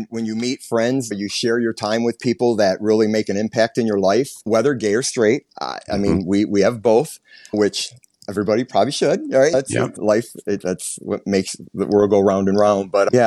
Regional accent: Auburn Hills, Michigan, United States; So I grew up actually in Auburn Hills, Pontiac area, which is a little like northwestish of Detroit.

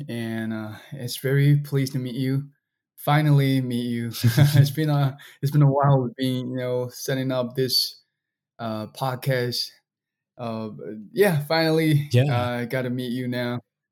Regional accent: Mogok, Mandalay Region, Myanmar; Yeah, my hometown, which is called Mogo, and then it's also called the Ruby Land because is where the ruby comes from.

